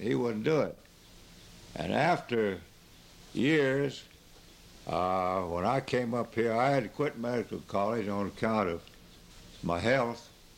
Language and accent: English; Knobnostra, Missouri, United States; born there; And I was born in Knobnostra, Missouri, the ninth day of June, 1891.